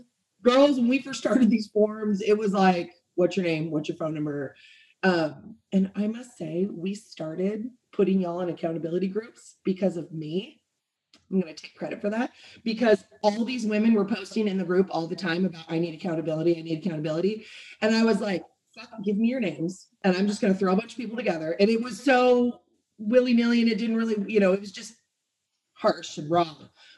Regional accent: Oregon, United States; I'm from Oregon, Pacific Northwest, West Coast.

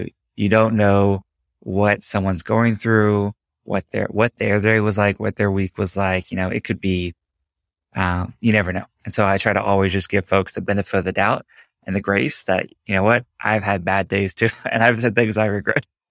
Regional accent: Houston, Texas, United States; Honestly, growing up in Houston, we used to get really bad hurricanes.

